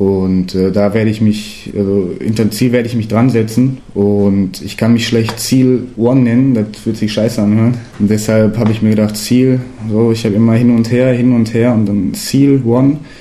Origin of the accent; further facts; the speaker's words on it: Herne, North Rhine-Westphalia, Germany; Und ich komme aus Wanne.